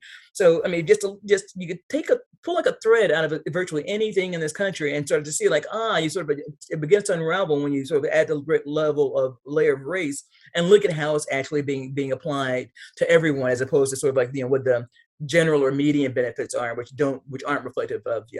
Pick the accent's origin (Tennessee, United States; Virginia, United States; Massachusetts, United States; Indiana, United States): Tennessee, United States; Like my home state of Tennessee, where there is no state income tax.